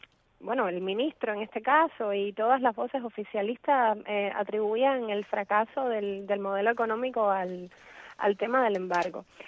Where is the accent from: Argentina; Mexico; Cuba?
Cuba